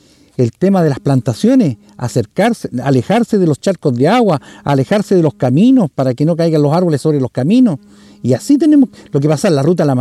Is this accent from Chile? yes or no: yes; Chile; siendo que todos somos chilenos, ¿me entiendes tú?